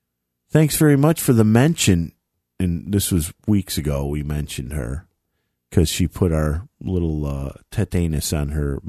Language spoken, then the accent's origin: English; Manchester, North West England, United Kingdom; I'm actually from Manchester